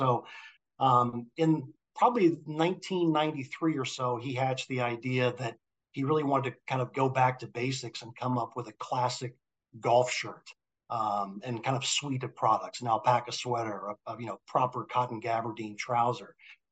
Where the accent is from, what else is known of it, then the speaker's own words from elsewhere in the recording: Connecticut, United States; And so, I grew up playing golf. I grew up in Connecticut, played golf at Longshore growing up.